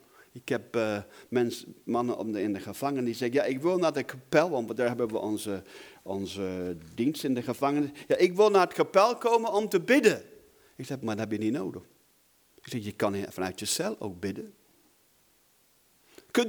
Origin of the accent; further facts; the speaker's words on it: Belgium; Mijn vader was Belg, dus ik ben Belg